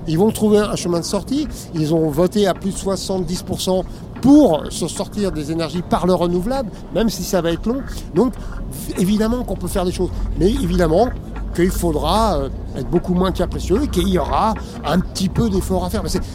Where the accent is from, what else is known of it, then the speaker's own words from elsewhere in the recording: France; Moi, je suis un Français moyen.